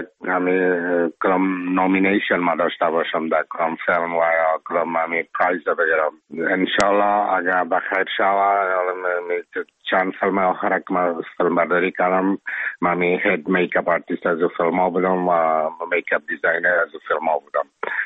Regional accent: Afghanistan; now in Czech Republic; ما افغان هستم، از افغانستان هستم

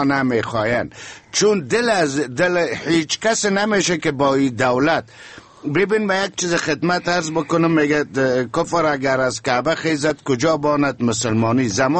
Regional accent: Afghanistan; چون من یک افغان هستم، یک مسلمان هستم، به یگانگی خداوند ایمان دارم

